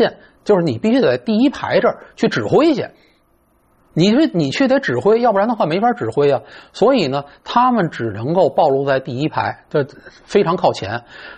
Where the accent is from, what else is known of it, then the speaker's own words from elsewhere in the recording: Beijing, China; accent: Beijing; 对了，我们北京话叫人有面